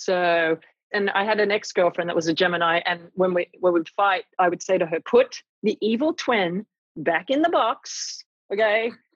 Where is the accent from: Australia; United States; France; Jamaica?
Australia; But growing up in Australia, I mean, I was lucky enough in some respects that I wasn't out when I was living in Australia, and I was in Australia.